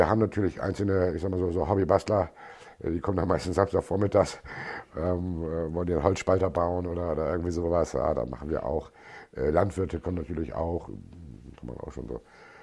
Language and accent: German; Bremen, Germany; Ja, ich bin Bremer, werde auch Bremer bleiben, bin hier aufgewachsen. Ich fühle mich wohl in der Stadt.